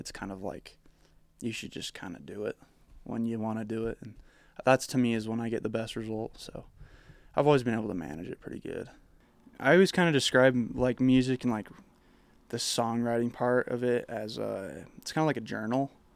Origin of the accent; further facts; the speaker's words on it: Herriman, Utah, United States; I grew up in Harriman, Utah, so I use a lot of like metaphors